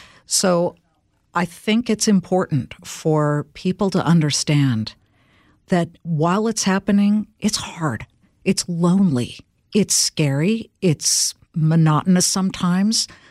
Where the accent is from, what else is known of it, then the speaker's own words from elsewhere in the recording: California, United States; Well, it's a little bit of a culture shock because I'm Californian